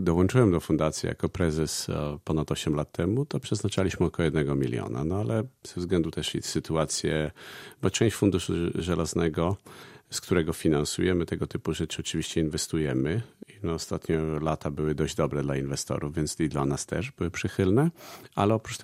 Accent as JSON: {"language": "Polish", "town": "Lubaczów", "region": "Subcarpathian Voivodeship", "country": "Poland", "tie": "born or raised there", "said": "Tutaj urodzony, wychowany w Baszniku, Lubaczowa. Ja pochodzę z Lubaczowa."}